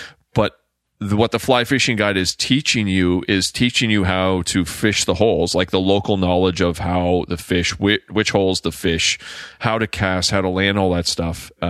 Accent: Nova Scotia, Canada; but that's how I grew up here in Nova Scotia.

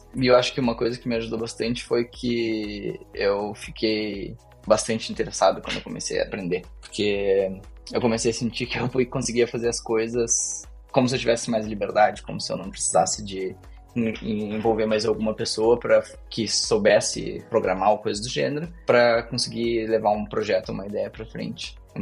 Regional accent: Porto Alegre, Rio Grande do Sul, Brazil; Eu sou de Porto Alegre, no Rio Grande do Sul.

